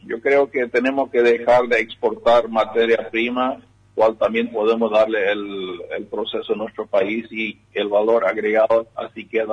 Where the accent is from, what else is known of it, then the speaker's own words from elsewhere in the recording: Paraguay; Nosotros como paraguayos somos pequeños en comparación de Brasil.